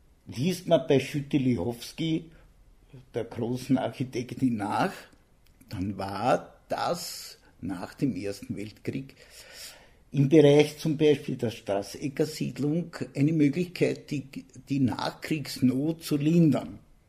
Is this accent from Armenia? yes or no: no; Vienna, Austria; Ich bin ein Kind der Stadt, des Kerns der Stadt. Und trotzdem habe ich mich entschlossen, in den 22. Bezirk in die Natur zu siedeln.